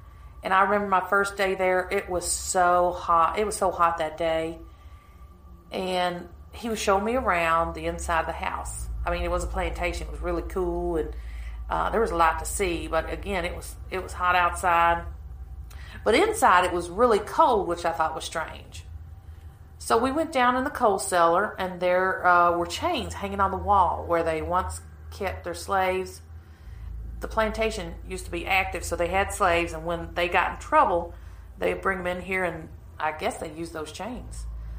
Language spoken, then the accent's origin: English; Kentucky, United States; I'm from Kentucky.